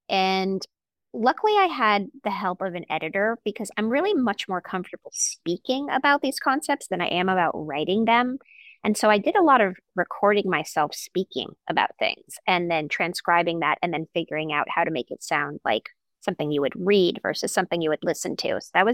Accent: California, United States; I grew up in Silicon Valley.

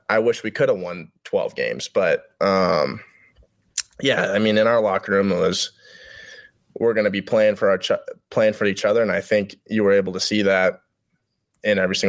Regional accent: Ames, Iowa, United States; I know they're going to be talking a lot of shit, of course, to me, because I'm from Ames.

